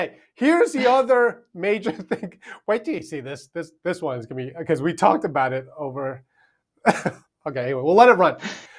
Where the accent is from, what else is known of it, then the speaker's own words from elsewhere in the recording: Arkansas, United States; I know in my home state, Arkansas, they just passed the same thing.